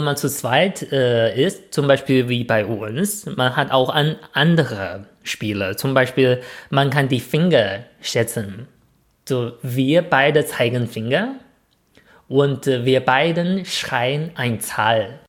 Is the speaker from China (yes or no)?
yes; China; was ich als Chinese ein bisschen häufiger von Deutschen so gefragt höre.